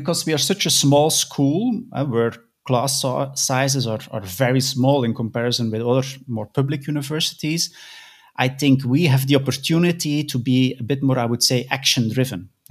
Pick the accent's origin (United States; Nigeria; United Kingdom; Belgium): Belgium; Flanders; I'm originally from Belgium. So I grew up in the Flemish part of Belgium, did my bachelor and master and PhD at the University of Leuven